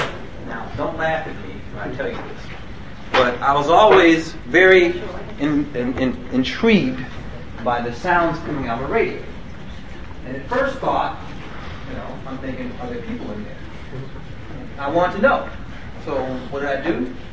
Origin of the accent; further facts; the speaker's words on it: Chicago, Illinois, United States; Born and raised in Chicago, Illinois.